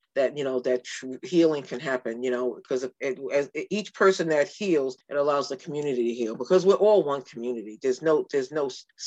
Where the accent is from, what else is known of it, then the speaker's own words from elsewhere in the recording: New York City, New York, United States; growing up in New York City, I've seen a lot of people go in and out of the system.